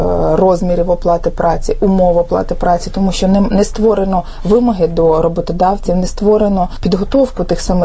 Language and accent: Ukrainian; Chernivtsi Oblast, Ukraine; я сама з Чернівецької області, це саме той регіон, звідки люди їдуть і працюють з заробітчанами.